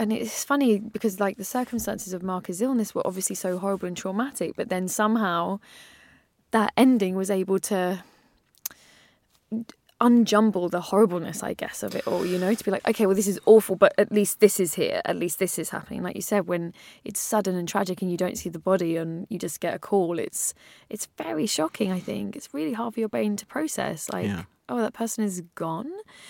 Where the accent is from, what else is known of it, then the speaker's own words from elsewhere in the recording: England, United Kingdom; one of the most horrible things about being an English person in America is that the lie you were told that they are the same as you, like this lie comes crashing down